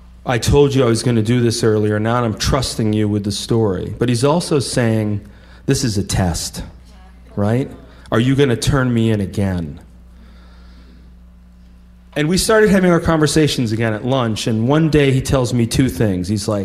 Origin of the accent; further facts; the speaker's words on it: Vermont, United States; I guess because we're both from Vermont and it'll be a nice trip.